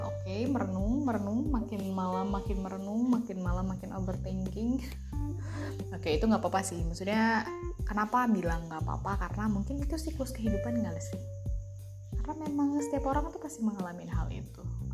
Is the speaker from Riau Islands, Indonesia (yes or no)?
no; Bandung, West Java, Indonesia; gue dari Bandung.